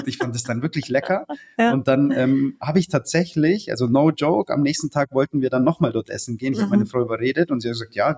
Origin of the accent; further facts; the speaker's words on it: Nuremberg, Bavaria, Germany; ursprünglich bin ich aus Nürnberg tatsächlich. Mhm. Ja. Ich bin zwar kein Franke an sich, man hört es ja glaube ich nicht wirklich raus so